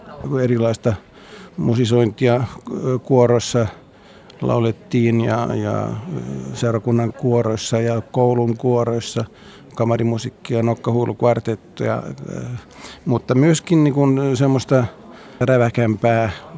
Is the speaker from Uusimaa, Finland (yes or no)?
yes; Porvoo, Uusimaa, Finland; Itse olen syntynyt Porvoossa, käynyt koulua Porvoossa.